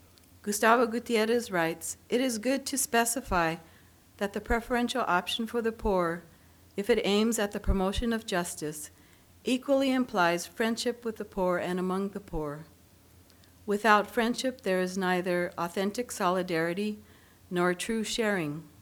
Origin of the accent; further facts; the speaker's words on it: California, United States; my faith begins to feel dry, like the drought in my home state in California.